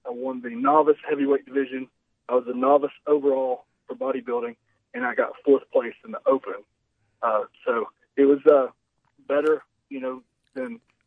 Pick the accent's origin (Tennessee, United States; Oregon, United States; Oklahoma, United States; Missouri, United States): Tennessee, United States; you know, I'm originally from Tennessee. I went to Virginia to college at Emory Henry College.